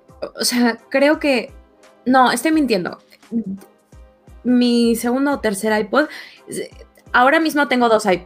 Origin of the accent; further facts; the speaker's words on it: Mexico City, Mexico; soy chilanga y la única vez que me han asaltado en mi pinche vida fue en Londres.